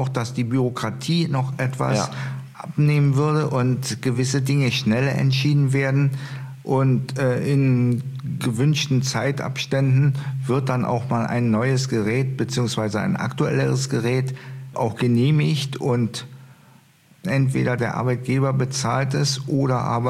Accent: Hennigsdorf, Brandenburg, Germany; in meiner Heimatstadt Hennigsdorf

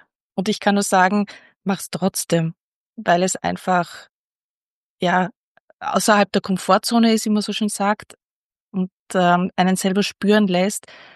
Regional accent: Vienna, Austria; born there; Also ich bin in Wien zu Hause, ich bin in Wien geboren, aber ich bin ein sehr internationales Kind. Ja, ich war viel im Ausland, ich habe viel im Ausland gelebt, ich habe viel im Ausland gearbeitet, ich habe auch im Ausland studiert

